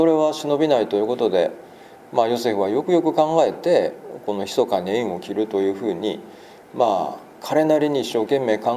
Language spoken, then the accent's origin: Japanese; Hyogo, Japan; 私は、実はこの辺り、出身の人間なので、ちょっと懐かしい気もしますが